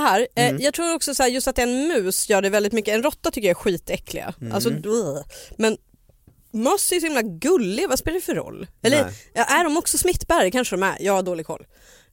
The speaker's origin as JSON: {"language": "Swedish", "town": "Härnösand", "region": "Västernorrland County", "country": "Sweden", "said": "jag är ju från Härnösand, så det är när hemtrakter."}